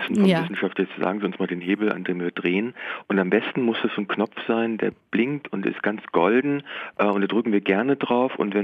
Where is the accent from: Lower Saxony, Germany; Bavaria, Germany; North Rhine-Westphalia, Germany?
Lower Saxony, Germany; Ende der 80er, Anfang der 90er Jahre noch in meinem Heimatdorf fuhren die Väter aus dem Dorf, ich bin in der Nähe von Wolfsburg und Braunschweig groß geworden, selbstverständlich mit Fahrgemeinschaften morgens zur Arbeit